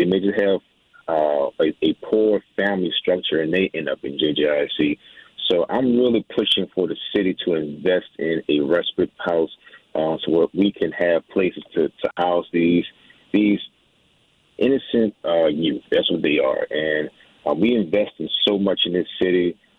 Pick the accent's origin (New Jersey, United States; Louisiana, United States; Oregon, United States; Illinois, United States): Louisiana, United States; Algiers; I grew up in Algiers. Family to this day uses RTA multiple times a week.